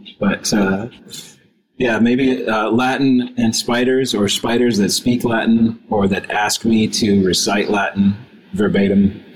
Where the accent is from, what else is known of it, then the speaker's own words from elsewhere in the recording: Canada; now in Columbus, United States; I am Canadian, so there's that.